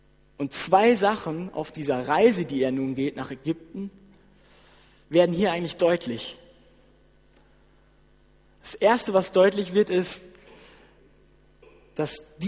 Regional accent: Germany; Ich komme aus Deutschland und ich lebe in Deutschland. Mein Vater ist Jugoslawe. Ich bin also ein Mischling.

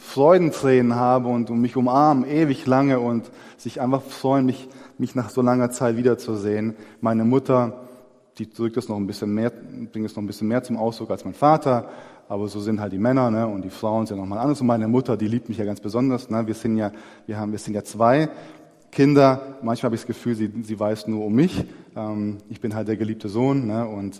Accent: Southern Germany, Germany; Als ich dann unten war in Süddeutschland, in meiner Heimat, habe ich gemerkt, als ich so runtergefahren bin

